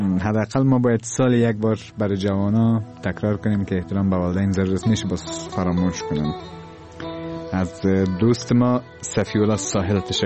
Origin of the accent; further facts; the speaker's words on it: Afghanistan; همه ما افغان هستیم